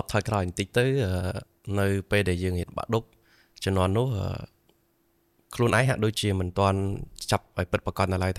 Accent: Siem Reap, Cambodia; now in Phnom Penh, Cambodia; ខ្ញុំមកពីខេត្តសៀមរាបបាទហើយខ្ញុំចប់បាក់ឌុបនៅឆ្នាំ2010ហើយខ្ញុំឡើងមករៀននៅភ្នំពេញ

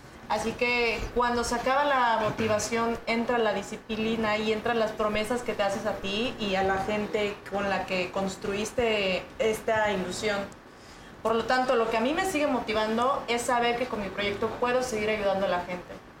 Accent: Acapulco, Guerrero, Mexico; Acapulco se destrozó, a mí me tocó, yo soy de Acapulco y a mí me tocó pasarlo allá

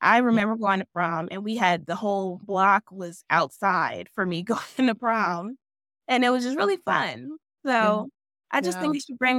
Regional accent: Chicago, Illinois, United States; And I'm from Chicago. So prom in Chicago is definitely different than prom in Iowa.

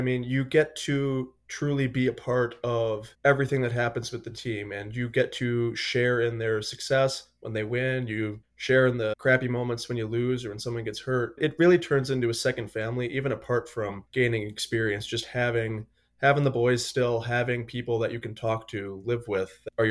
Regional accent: Wisconsin, United States; I had played a little bit of hockey growing up in Wisconsin, was admittedly not a great hockey player.

